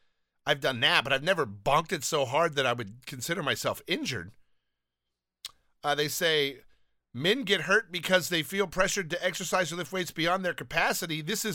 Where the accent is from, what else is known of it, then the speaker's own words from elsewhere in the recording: Downey, California, United States; now in Los Angeles, United States; I do miss that about just growing up in Downey and having everything around me.